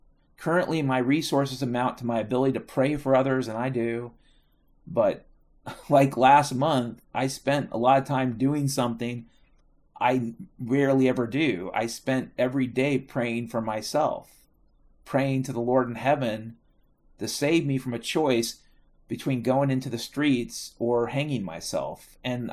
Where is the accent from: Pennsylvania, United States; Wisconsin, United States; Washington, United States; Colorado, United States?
Washington, United States; I grew up in Washington State, so I feel like I have a right to say this.